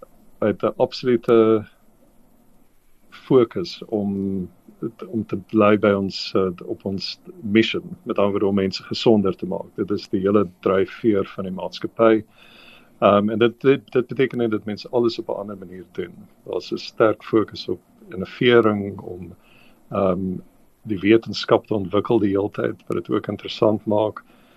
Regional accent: Benoni, Gauteng, South Africa; Ek het groot geword in Benoni

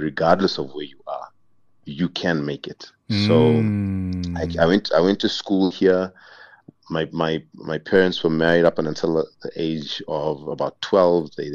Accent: Bulawayo, Zimbabwe; also born or lived in Harare; I was born in Harare, but I basically grew up my entire life in the second largest city in Zimbabwe called Bulawayo.

